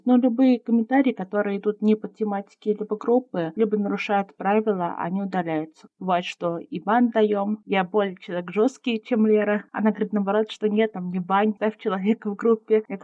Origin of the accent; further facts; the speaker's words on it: Samara, Samara Oblast, Russia; Мне 26 лет. Я тоже администратор группы по … из Самары